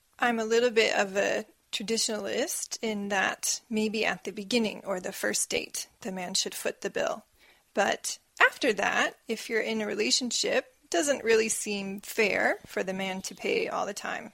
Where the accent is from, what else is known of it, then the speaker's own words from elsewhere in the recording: United States; But in my hometown in America, you can usually get fruit very cheap.